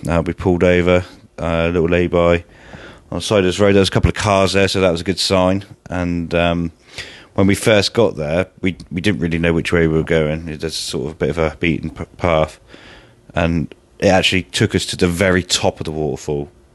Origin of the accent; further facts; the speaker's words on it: England, United Kingdom; old folks asking, you know, clearly see that we're English, and "Oh, what are you doing here? Where are you going?"